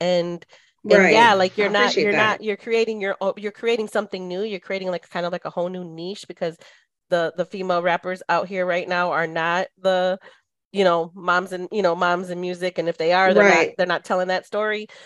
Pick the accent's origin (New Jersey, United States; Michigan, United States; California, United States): Michigan, United States; Detroit; cause I'm from Detroit. So I grew up in a, you know, predominantly urban neighborhoods from the hood.